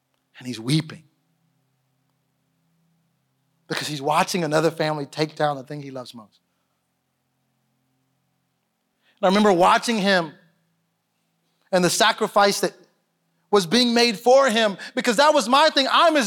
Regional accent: Missouri City, Texas, United States; also born or lived in Houston / Sugar Land / Alabama; I'm from Houston, Texas. I grew up Missouri City, Sugar Land, and I love my home, but I left for a little while and I pastored at a church in Alabama for about 12 years

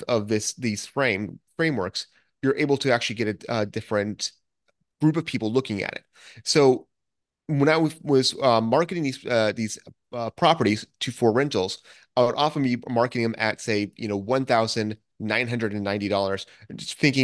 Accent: United States; I, as an American coming there, I really had no idea how to determine if that price was a good price or not.

